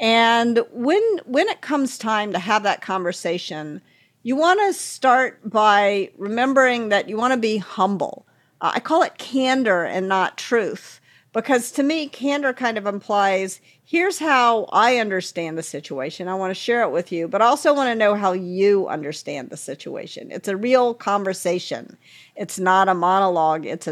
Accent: the South, United States; I mean, I grew up in the South, and that's also a region that is not known for challenge directly, shall we say.

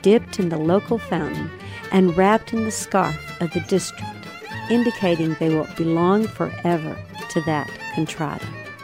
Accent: Paris, United States; Were I to ask the same of Paris, my hometown, the answer would include new restaurants and hotels, subdivisions in the county, expanded school campuses, closing of industries, and the rejuvenation of downtown.

